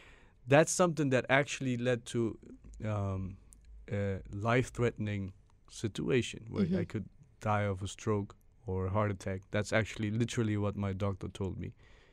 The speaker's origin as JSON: {"language": "English", "country": "Germany", "tie": "born or raised there", "said": "I was born and raised in Germany."}